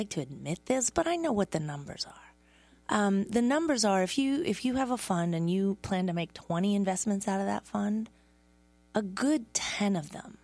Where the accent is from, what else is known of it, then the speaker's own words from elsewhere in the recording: East Coast, United States; also born or lived in Southern California / Cincinnati; I was born and raised on the East Coast, and then I spent 13 years in Southern California.